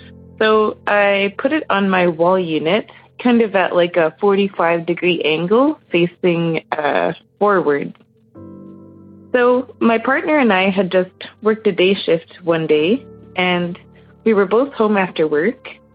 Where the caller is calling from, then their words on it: Flin Flon, Manitoba, Canada; and I am from Flin Flon, Manitoba.